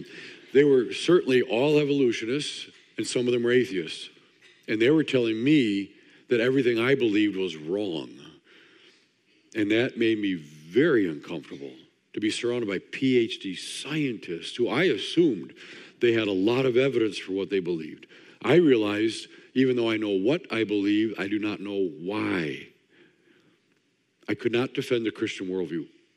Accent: Wisconsin, United States; I'm traveling with my wife, Amy. She's probably out in the lobby somewhere. We're from Wisconsin.

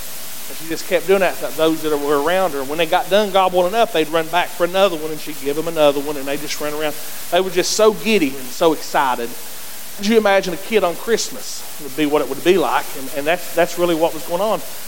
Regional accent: Greenville, United States; I remember growing up myself, I grew up in Greenville where we had a lot of game rooms.

